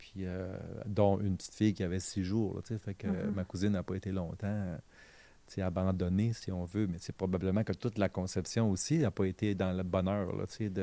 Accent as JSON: {"language": "French", "town": "Quebec City", "region": "Quebec", "country": "Canada", "tie": "born there", "said": "où je suis né, à Québec, à la Miséricorde, là, c'était les Sœurs du Bon Pasteur. C'était sur le chemin Sainte-Foy, c'est ce qui est aujourd'hui la Cité Verte."}